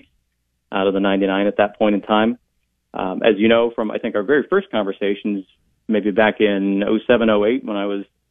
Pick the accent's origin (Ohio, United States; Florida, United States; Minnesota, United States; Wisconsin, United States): Ohio, United States; Berea; Well, first of all, I'm a local guy. I grew up in Berea, where I still live.